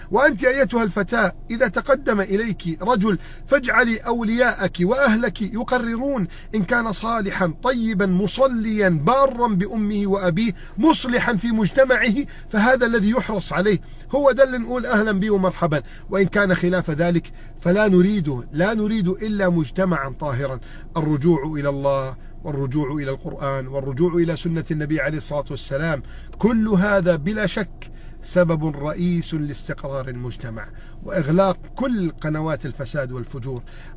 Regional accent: Egypt; بلدنا مصر

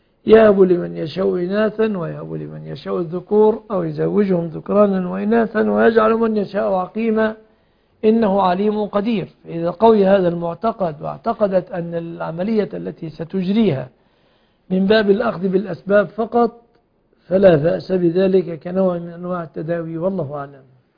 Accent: Egypt; عندنا في مصر

